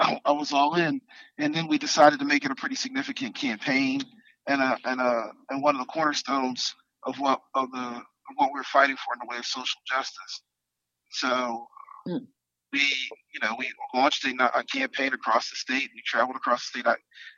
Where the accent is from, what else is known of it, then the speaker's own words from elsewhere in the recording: Philadelphia, Pennsylvania, United States; Well, you know, I'm from North Philadelphia, so I do know people who've been sentenced, and I've visited the prisons throughout my life.